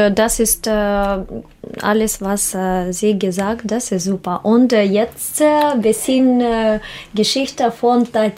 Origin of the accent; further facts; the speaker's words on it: Minsk, Belarus; German is a second language; moved away as an adult; now in Magdeburg, Germany; ich komme aus Minsk, aus Weißrussland und ich habe ganz positive Erfahrung leben in Deutschland und ich wohne in Magdeburg. Ich bin verheiratet mit einem deutschen Mann